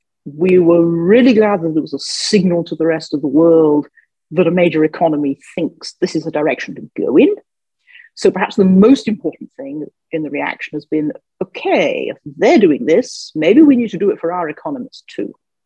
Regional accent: United Kingdom; So, Mary, Mike, speaking as a Brit, as a European, as a citizen of the world, we were delighted.

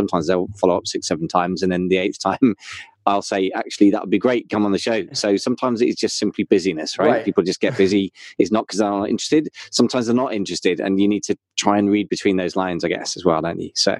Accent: United Kingdom; I'm as a Brit, it's a bit different

